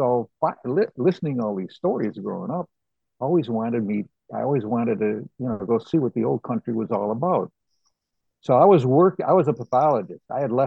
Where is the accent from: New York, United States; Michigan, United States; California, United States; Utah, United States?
New York, United States; Lockport; Well, yes, I grew up in Lockport, New York, Western New York. It's a town of about 25,000 on the Erie Canal, just east of Niagara Falls.